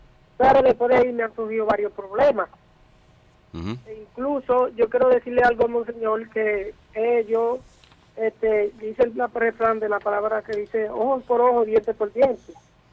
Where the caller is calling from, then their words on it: Hato Mayor del Rey, Hato Mayor, Dominican Republic; De Ato Mayor del Rey le hablo. Sí. Yo soy de la Iglesia Católica.